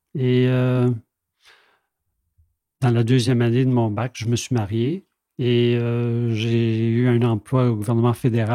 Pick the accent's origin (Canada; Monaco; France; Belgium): Canada; Gaspé, Quebec; moved away as an adult; Donc, je suis revenu chez moi. La baie des Chaleurs, c'est mes origines familiales. Je suis né à Gaspé. Mes parents, ma mère de Bonaventure, 100% acadienne, et mon père de New Richmond, et je dirais 85% acadien.